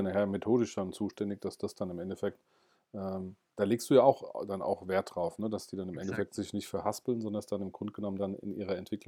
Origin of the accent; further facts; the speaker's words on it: Hesse, Germany; Ich bin auch Hesse, also von daher an alle Kölner.